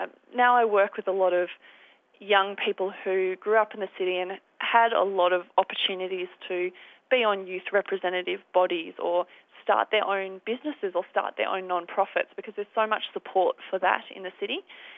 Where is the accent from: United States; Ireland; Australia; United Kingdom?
Australia; Mildura, Victoria; I think the benefits of growing up in Mildura far outweighed any of the negative aspects.